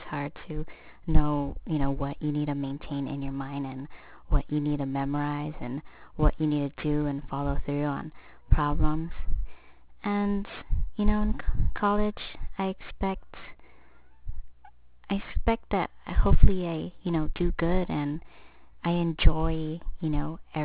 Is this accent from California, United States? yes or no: yes; San Diego, California, United States; I was born in Coronado, California at Sharp Coronado Hospital. I'm from San Diego, California